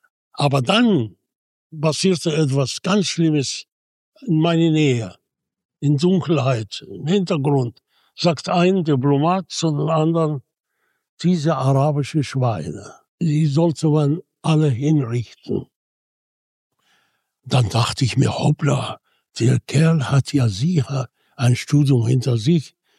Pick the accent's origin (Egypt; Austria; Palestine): Egypt; und als Kind in Ägypten